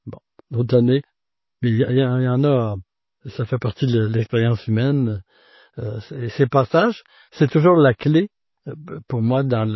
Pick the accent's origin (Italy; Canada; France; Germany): Canada; Lévis, Quebec; je suis originaire de Lévis, ma famille est de Bellechasse.